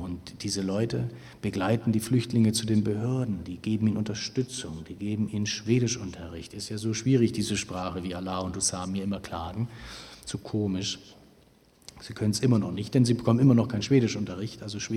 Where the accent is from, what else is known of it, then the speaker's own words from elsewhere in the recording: Baden-Württemberg, Germany; Amar, den ich schon in meiner Heimatstadt in Baden-Württemberg hatte